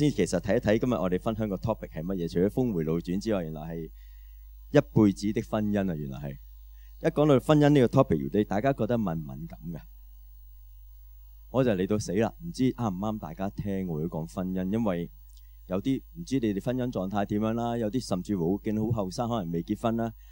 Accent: China; 好多時候我哋中國人有一句説話係好景乜嘢？

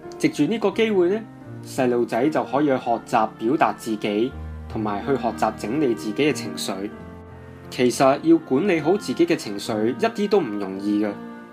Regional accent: Hong Kong; 我们香港人就惯了在顺境里面生活

